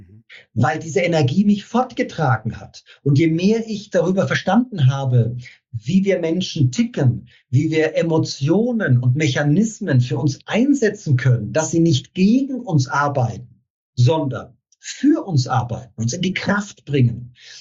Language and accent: German; Bavaria, Germany; accent: Franconian; Ich bin Franke, vielleicht hört man es noch ein bisschen raus, gell?